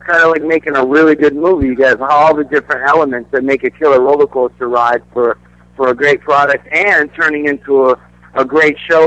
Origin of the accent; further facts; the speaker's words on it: Chicago, Illinois, United States; now in Florida, United States; better than I grew up in Chicago, so it's a lot warmer in Florida here.